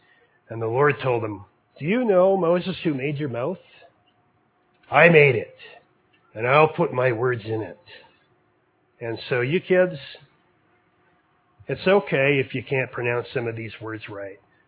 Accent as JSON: {"language": "English", "region": "Newfoundland and Labrador", "country": "Canada", "tie": "born or raised there", "said": "I grew up in Newfoundland."}